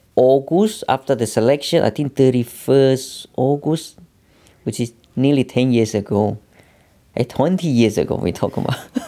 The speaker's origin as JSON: {"language": "English", "country": "Timor-Leste", "tie": "born there", "second_language": "English", "said": "Yeah, then my father born in East Timor. Then, of course, I'm born from East Timor as well."}